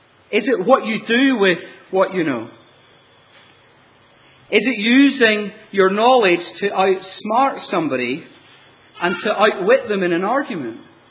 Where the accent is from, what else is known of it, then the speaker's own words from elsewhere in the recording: Ireland; Now, being Irish, wisdom's not something that comes naturally.